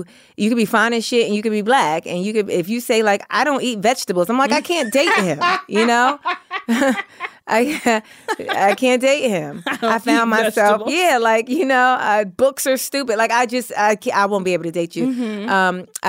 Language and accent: English; New York City, New York, United States; I, you know, I grew up in Harlem. I used to be bused out of the neighborhood.